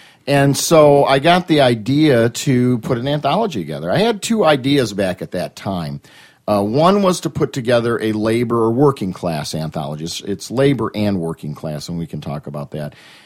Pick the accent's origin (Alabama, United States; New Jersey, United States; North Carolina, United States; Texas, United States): New Jersey, United States; Paterson; because I came from Paterson, New Jersey, another town destroyed post-industrial.